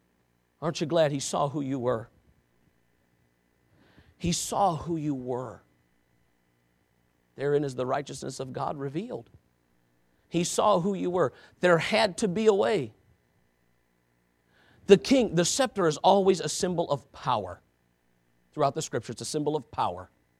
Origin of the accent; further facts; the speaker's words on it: United States; but I'm an American. Okay, listen to me, I'm an American.